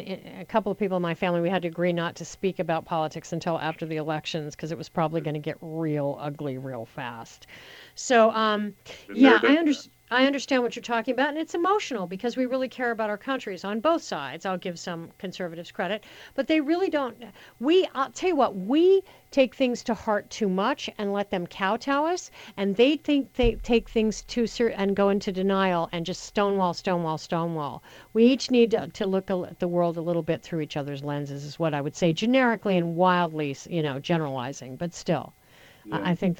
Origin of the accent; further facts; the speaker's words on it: Colorado, United States; I'm from Colorado.